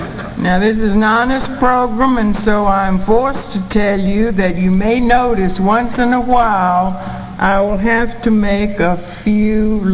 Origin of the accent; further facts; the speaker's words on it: Virginia Beach, Virginia, United States; I'm not from Myrtle Beach. I'm from Virginia Beach, Virginia.